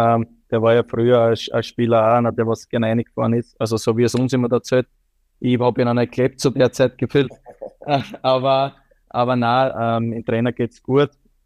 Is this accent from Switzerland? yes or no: no; Austria; Also ich glaube, als stolzer Österreicher muss das mitsingen.